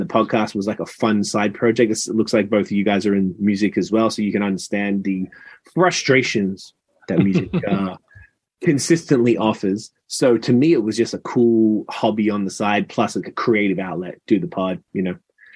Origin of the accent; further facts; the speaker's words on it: Australia; now in Canada; I'm from Australia, I guess you can hear the accent. I've been in Canada for 12 years. I'm a citizen now, finally.